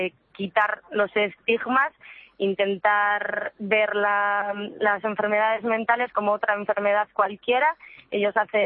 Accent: Bilbao, Basque Country, Spain; Estamos en Ceuta ahora mismo, venimos de Bilbao, de diferentes zonas, barrios y pueblos de cerca de Bilbao

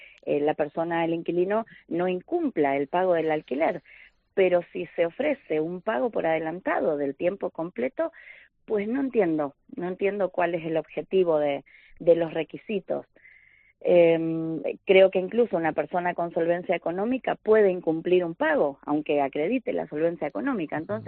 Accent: Argentina; cuando la gente se entera de que es alguien que viene de afuera a vivir a la isla, y por supuesto escuchan mi acento, como escucharás que soy argentina

